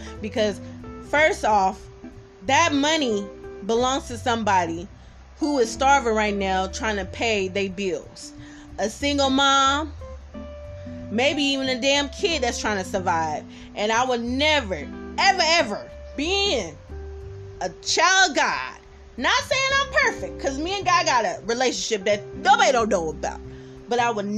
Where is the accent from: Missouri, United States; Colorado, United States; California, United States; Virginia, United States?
California, United States; Oakland; now in Las Vegas, United States; So, like I said, I'm from East Oakland, California. By the way of the Bay Area. You feel what I'm saying? And I stay in Las Vegas